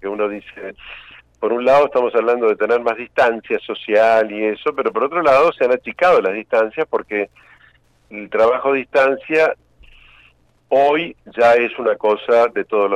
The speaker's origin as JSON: {"language": "Spanish", "country": "Uruguay", "said": "yo estudié en Argentina, soy uruguayo, pero estudié en el Conservatorio Juan José Castro de La Lucila, en provincia de Buenos Aires."}